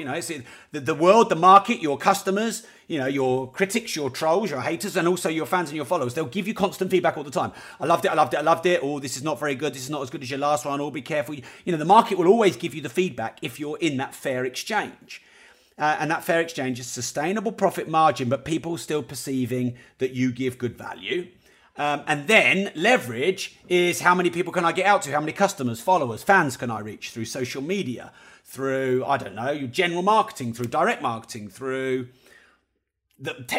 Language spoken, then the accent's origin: English; Peterborough, East of England, United Kingdom; forgive me if my pronunciation is terrible. I am from Peterborough after all.